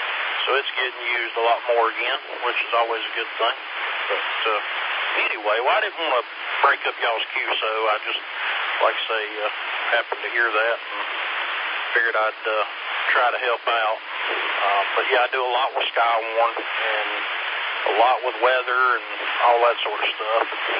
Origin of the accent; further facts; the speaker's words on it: Gaffney, South Carolina, United States; Yeah, I'm originally from the Gaffney area